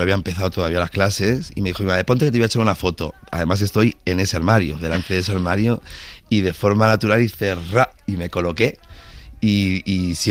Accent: Badalona, Catalonia, Spain; yo soy nacido en Badalona, entonces desde el balcón del edificio de mis padres, en el barrio de Llefià, vivíamos en un séptimo, arriba de una montaña

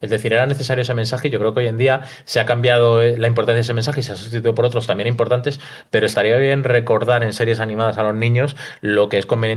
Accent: Madrid, Community of Madrid, Spain; soy de Vallecas, fue una de las zonas durante los 80 más castigadas por la heroína principalmente.

